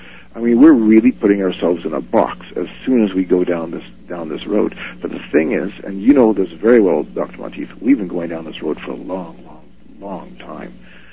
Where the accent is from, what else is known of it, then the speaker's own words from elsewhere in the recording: Canada; I'm not even an American. I am in a larger context. I'm a Canadian. My home country is Canada.